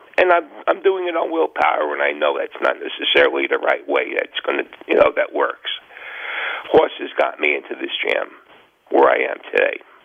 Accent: New York, United States; moved away; I'm from New York originally.

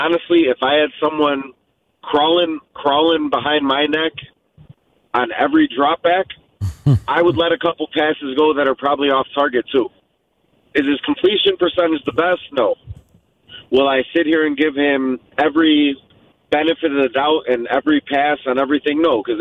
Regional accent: Chicago, Illinois, United States; This is me. I was raised in Chicago

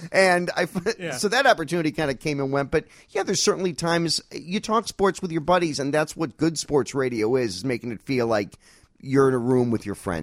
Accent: Chicago, Illinois, United States; You know, I grew up in Chicago under, you know, the 85 Bears, the 84 Cubs were the first team I loved, all those Jordan Bulls teams.

